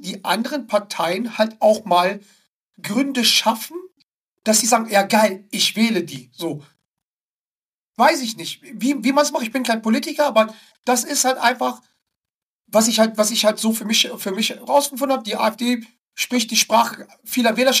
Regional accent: North Rhine-Westphalia, Germany; Ich bin im Pott aufgewachsen und ich sag dir eins

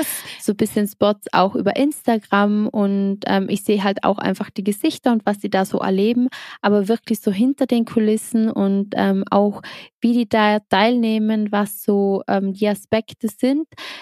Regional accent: Trentino-Alto Adige, Italy; Also tatsächlich verfolgt man natürlich als Südtirolerin nicht Miss Germany.

